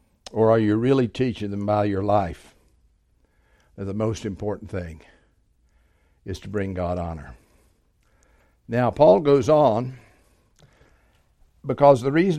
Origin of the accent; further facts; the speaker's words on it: West Virginia, United States; I'm from West Virginia, so I pronounce it Augustine.